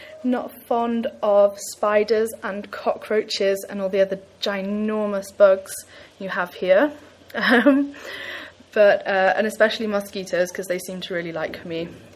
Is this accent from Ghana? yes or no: no; Cardiff, Wales, United Kingdom; also born or lived in Durham, England; I come from Cardiff, the capital of Wales. I'm Welsh, but I've also spent a lot of time living in England where I went to university.